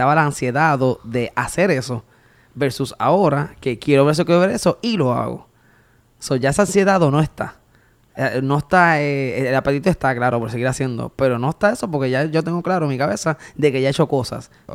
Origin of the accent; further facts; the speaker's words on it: Río Grande, Puerto Rico; Soy de Río Grande, oriundo de Río Grande, y estudié, me crié. Tengo un 25% de mi cuerpo que es de Luquillo.